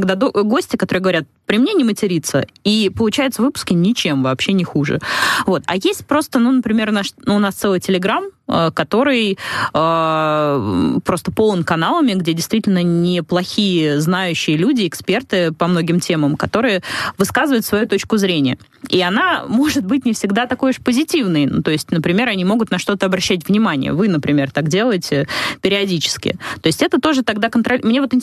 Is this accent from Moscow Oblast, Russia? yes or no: yes; Istra, Moscow Oblast, Russia; Ну, Истра, вот, это, извините меня, я там выросла, это 50 километров от Москвы, да.